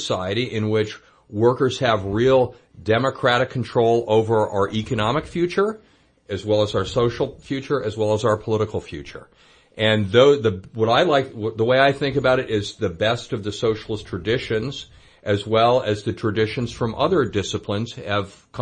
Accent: Carbondale, Illinois, United States; City Council in my hometown of Carbondale, Illinois

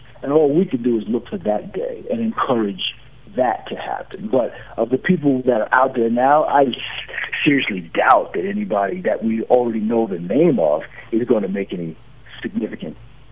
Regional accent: United States; born there; I'm an American, and I was born here. This is my home. I am a product of this country

